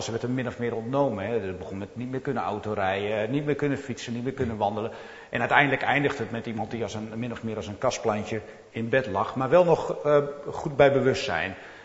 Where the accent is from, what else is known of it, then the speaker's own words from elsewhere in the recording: Dronten, Flevoland, Netherlands; ik ben geboren en getogen in Dronten.